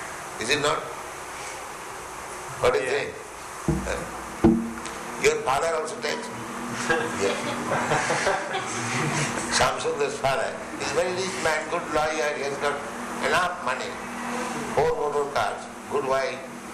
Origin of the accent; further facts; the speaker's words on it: India; Of course, I am Indian.